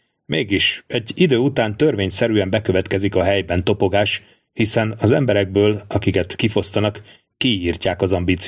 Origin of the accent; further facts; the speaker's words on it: Hungary; Pontosan tudom, hiszen onnan származom, Magyarországról.